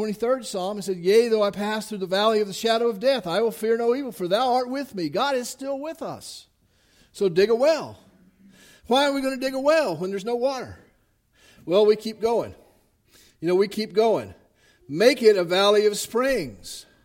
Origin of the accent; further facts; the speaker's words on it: the South, United States; and I'm from the South. If it goes 3 weeks without rain, everybody's worried.